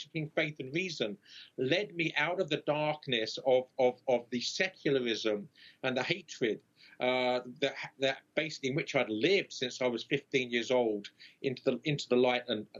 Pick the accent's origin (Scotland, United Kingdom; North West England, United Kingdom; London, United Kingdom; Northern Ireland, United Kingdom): London, United Kingdom; accent: London; moved away as an adult; now in United States; I grew up in the East End of London in England. So the accent you see is a London accent, somewhat mutilated by 20 years in the United States.